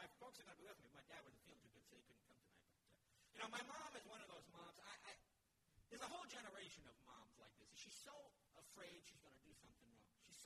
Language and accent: English; New England, United States; now in California, United States; See, I come from New England. We have the old round kind of moms up there.